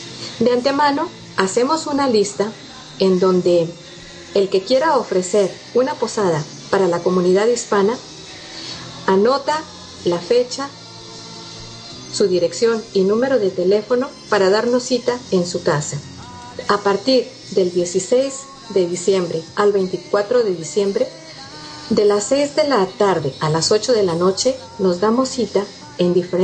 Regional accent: Mexico; now in United States; mexicana, con dos hijos mexicanos también. Nos tocó emigrar a los Estados Unidos.

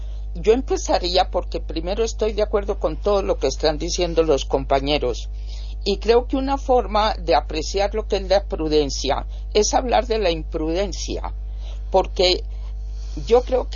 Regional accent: Bogotá, Colombia; Yo soy colombiana y vivo en Bogotá y soy bogotana.

